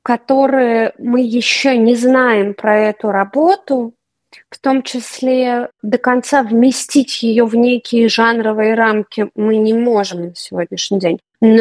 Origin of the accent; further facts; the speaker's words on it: Moscow, Russia; also born or lived in Saint Petersburg; мы росли в Москве и Петербурге